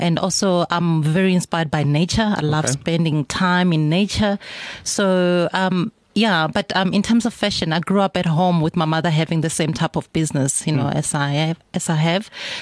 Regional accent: Limpopo, South Africa; also born or lived in Pretoria; I grew up in Venda, and but that was my primary days.

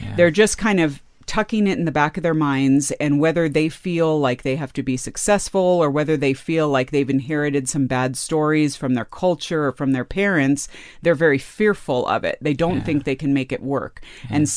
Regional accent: California, United States; And I grew up in California, which a lot of people think of as, oh, you know, just everyone's crazy.

